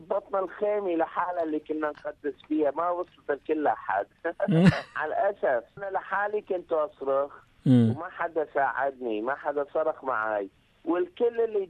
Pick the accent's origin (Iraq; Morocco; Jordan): Iraq; Mosul, Nineveh; moved away; من 2003 إلى 2014 داعش كانت آخر تهجير بالنسبة للموصل، لو كانت أربع تهجيرات إحنا طلعنا من الموصل